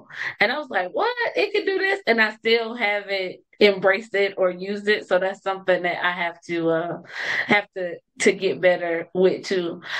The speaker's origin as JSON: {"language": "English", "town": "Chicago", "region": "Illinois", "country": "United States", "said": "We're both from Chicago. I'm from the west side of the city."}